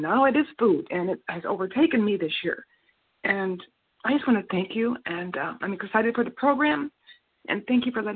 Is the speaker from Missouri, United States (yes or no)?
no; Arkansas, United States; I am an overeater from Arkansas, and please forgive my lack of etiquette.